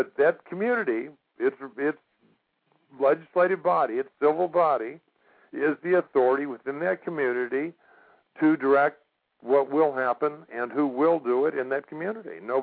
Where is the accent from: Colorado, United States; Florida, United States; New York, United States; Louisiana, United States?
Florida, United States; And they knew I was from Florida, so they said, " … will you sit on the jury?"